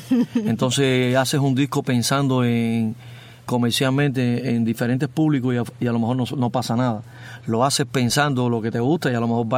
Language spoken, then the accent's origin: Spanish; Regla, Havana, Cuba; De Regla, de La Habana.